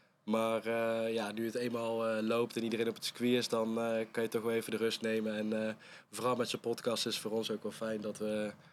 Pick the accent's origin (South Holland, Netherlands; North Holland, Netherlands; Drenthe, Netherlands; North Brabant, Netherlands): North Brabant, Netherlands; Veghel; kom ik uit Veghel. Ik ben 22 jaar oud